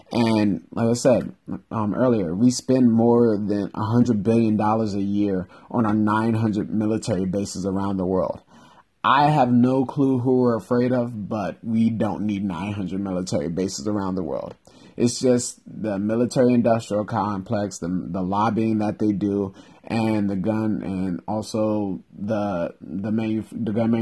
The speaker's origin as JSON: {"language": "English", "town": "Rialto", "region": "California", "country": "United States", "tie": "born or raised there", "said": "actually my hometown Rialto, California, there was a study"}